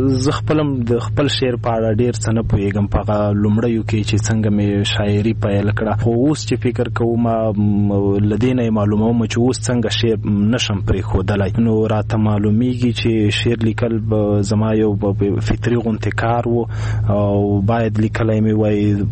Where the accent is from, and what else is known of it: Khost, Afghanistan; born or raised there